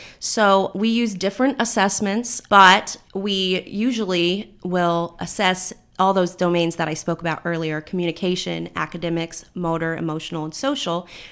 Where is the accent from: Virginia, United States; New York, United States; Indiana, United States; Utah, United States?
Indiana, United States; Indianapolis; Okay. Well, I grew up in Indianapolis.